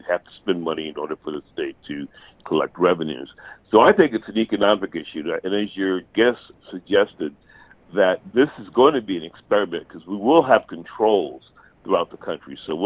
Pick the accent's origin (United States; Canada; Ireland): United States; Massachusetts; also born or lived in Staten Island, New York; now in Mississippi, United States; from Massachusetts originally, but I was born in Staten Island, New York.